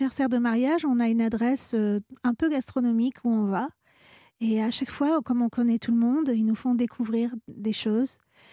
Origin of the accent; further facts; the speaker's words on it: Italy; c'était le gâteau de mon enfance en Italie.